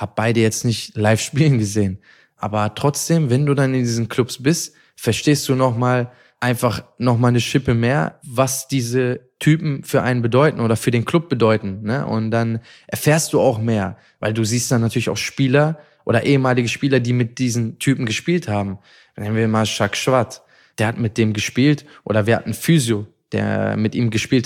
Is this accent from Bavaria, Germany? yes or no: no; Mönchengladbach, North Rhine-Westphalia, Germany; ich muss sagen, ich bin ja in Gladbach groß geworden.